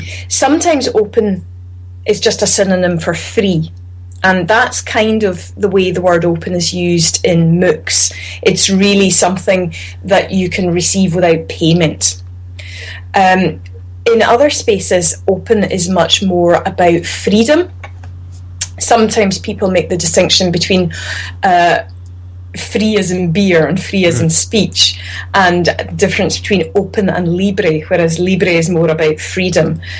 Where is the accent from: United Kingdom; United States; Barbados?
United Kingdom; Stornoway, Scotland; now in Glasgow, United Kingdom; I'm originally from the Western Isles. I was born and brought up in Stornoway.